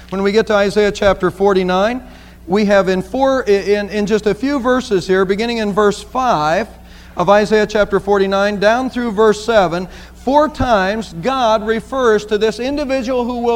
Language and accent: English; Savannah, Ohio, United States; And I said, "Well, I'm from Savannah, Ohio, about 20 miles away."